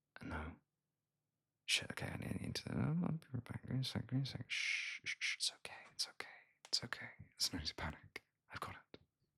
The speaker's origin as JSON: {"language": "English", "town": "Birmingham", "region": "West Midlands", "country": "United Kingdom", "tie": "born or raised there", "said": "it's like I mentioned Birmingham already. It's like that's my hometown, and like it's kind of weird when it's like how many fucking conventions we have here."}